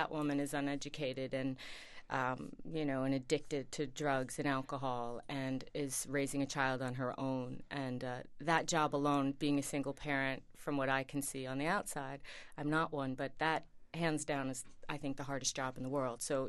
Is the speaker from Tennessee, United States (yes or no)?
no; Queens, New York, United States; Well, I think I grew up in Queens, and I think there's a similar attitude, not certainly a sound, but there's a similar attitude.